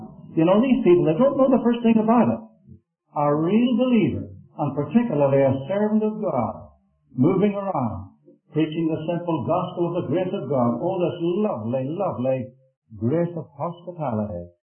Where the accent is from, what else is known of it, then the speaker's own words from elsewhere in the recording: Belfast, Northern Ireland, United Kingdom; I was born in the Armour Road. Now, the earliest thing I can remember as a child here in the city of Belfast was being taken by the hand to Ashley Street Sunday School.